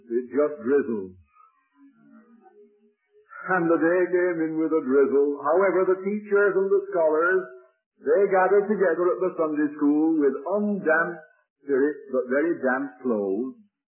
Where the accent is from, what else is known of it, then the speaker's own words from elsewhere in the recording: England, United Kingdom; now in Edinburgh, United Kingdom; We are not Scottish, we are English, but we lived 20 years in Scotland